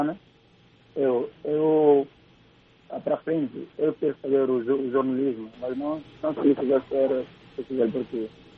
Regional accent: Gabú, Guinea-Bissau; now in Bissau, Guinea-Bissau; eu costumo ir lá na minha vila, na região de Gabo, concretamente no setor de Kiki

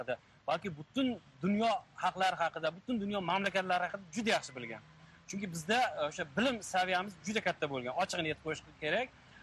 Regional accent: Kazakhstan; masalan, men o'zim Qozog'istonlikman. Tez-tez Qozog'istonga borib turaman

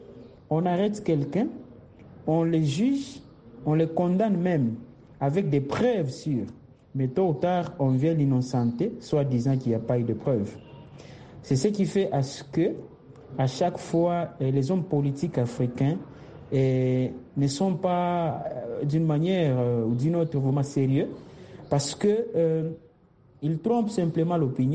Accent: DR Congo; même chez nous en RDC

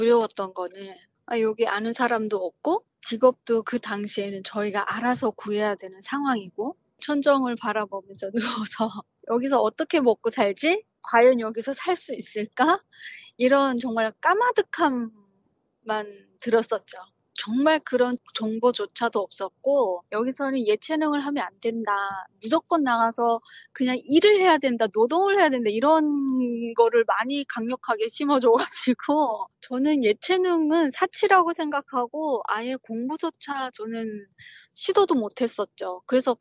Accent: North Korea; now in South Korea; 저도 탈북민으로 살면서 오해 아닌 오해도 많이 받고 탈북민 하면 선입견들이 되게 많았었거든요. 그래서 그 인식을 개선하고자, 물론 북한에서 어렵게 산 것도 있지만

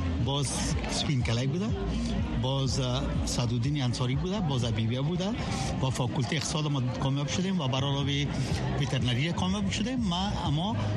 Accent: Afghanistan; now in United States; من امریکایی نشدیم، سیتیزن هستم اما امریکایی نشدیم، هنوزم من افغان هستم.

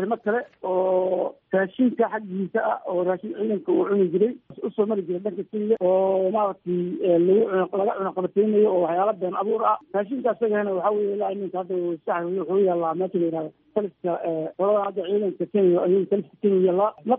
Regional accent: Jubaland, Somalia; aniga naftayda Jubaland baan ka soo jeedaa oo laakiin federaal u ahay sirgaal qaran baan ahay oo Jubalandna ku dhashay.

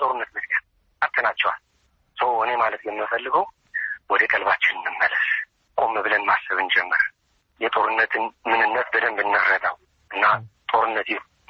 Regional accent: Tigray, Ethiopia; እኛ ከምዕራብ ትግራይ ነን ተፈናቅለን የመጣ ነው።

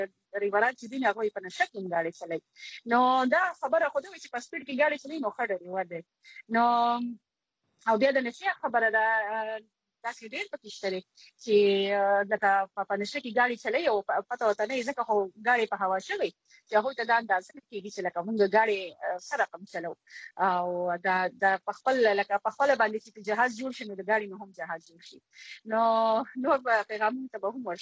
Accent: Karachi, Sindh, Pakistan; زه خو په کراچۍ کې پیدا لوي شي

